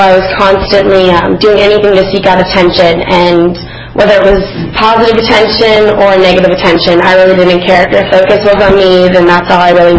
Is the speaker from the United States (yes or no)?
yes; Orlando, Florida, United States; I was born and raised in down in Orlando, Florida, to two very young parents